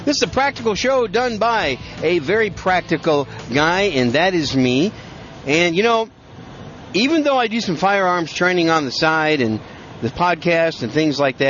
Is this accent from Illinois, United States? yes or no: no; Wisconsin, United States; also born or lived in New York City; now in Texas, United States; I was born in New York City, raised in Wisconsin. Now I live in the great gun-friendly state of Texas. So that makes me a Yankee with a gun.